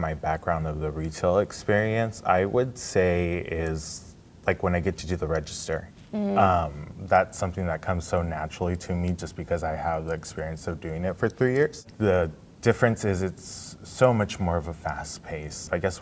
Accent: Fresno, California, United States; I am currently 24. I'm from Fresno, California

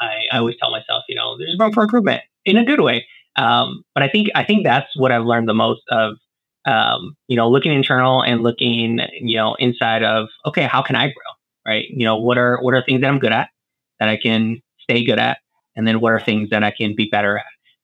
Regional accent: Arizona, United States; So I grew up again in Arizona. So the area I grew up in was just surrounded by the Sonoran Desert

